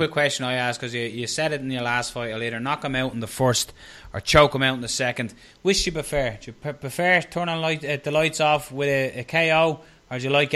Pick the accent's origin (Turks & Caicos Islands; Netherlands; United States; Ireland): Ireland; You may be very right, and we're Irish, and we get behind our fighters, and, you know, we really do.